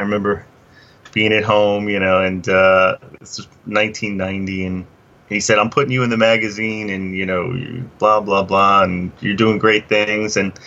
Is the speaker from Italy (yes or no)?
no; Yonkers, New York, United States; also born or lived in Bronx / Greenwich Village; I was born in Jacoby in the Bronx, and then I lived in the Village. We had an apartment. It was my grandparents' apartment, and I ended up moving up to Yonkers